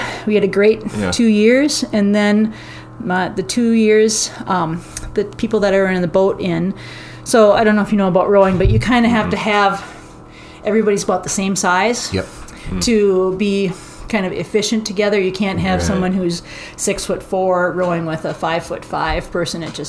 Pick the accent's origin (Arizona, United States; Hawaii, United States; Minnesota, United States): Minnesota, United States; Marine on St. Croix; I grew up in Marina and St. Croix. Cool. William O'Brien State Park was less than a mile from my house.